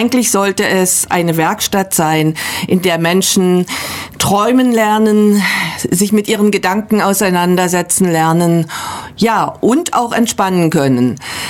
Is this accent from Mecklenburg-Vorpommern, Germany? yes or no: yes; Rostock, Mecklenburg-Vorpommern, Germany; Ja, also geboren bin ich in Rostock, also ich komme aus dem hohen Norden